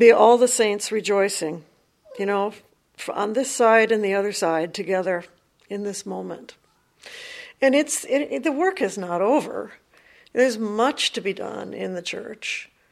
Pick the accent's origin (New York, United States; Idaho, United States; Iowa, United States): Iowa, United States; born there; I was born in Iowa.